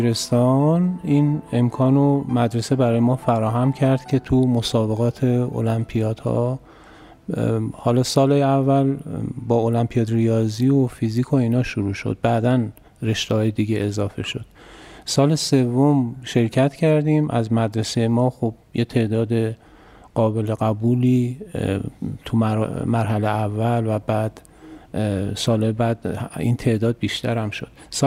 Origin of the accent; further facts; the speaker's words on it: Tehran, Tehran Province, Iran; من متولد 9 اسفند 1349 هم در تهران به دنیا اومدم. دوران طفولیت یادم نیست ولی فکر میکنم سمت دروازه قار تهران بودیم.